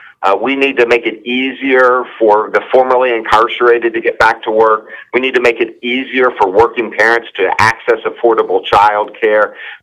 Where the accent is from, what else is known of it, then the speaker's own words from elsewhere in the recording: Oklahoma, United States; My home state of Oklahoma can't do it on its own.